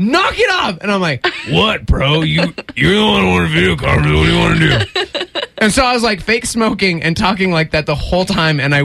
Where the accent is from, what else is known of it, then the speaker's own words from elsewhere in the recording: Lubbock, Texas, United States; born there; Yeah, I was born in Lubbock, dude, so I know San Angelo.